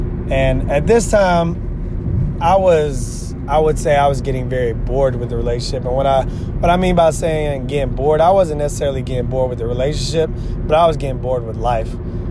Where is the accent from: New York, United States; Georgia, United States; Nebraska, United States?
Georgia, United States; Claxton; So, of course, I said I'm from Claxton. So I moved to Atlanta.